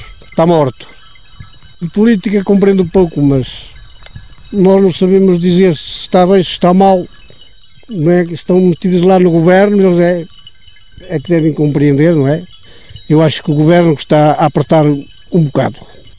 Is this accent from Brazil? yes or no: no; Cova de Lua, Norte, Portugal; Somos daqui de Cova de Lua.